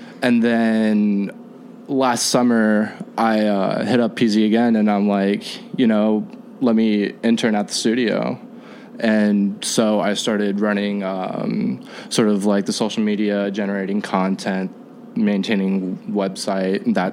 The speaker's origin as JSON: {"language": "English", "town": "Sacramento", "region": "California", "country": "United States", "said": "I'm from Sacramento originally, so that's not too far out of the way from there."}